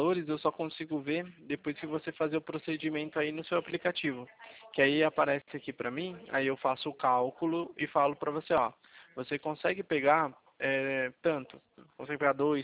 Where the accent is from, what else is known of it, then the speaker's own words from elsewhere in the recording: São Paulo, Brazil; mas eu não sou de Minas. Eu sou de São Paulo.